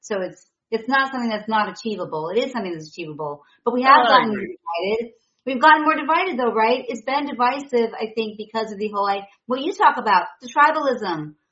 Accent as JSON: {"language": "English", "town": "Chicago", "region": "Illinois", "country": "United States", "said": "Well, you know, I'm from Chicago."}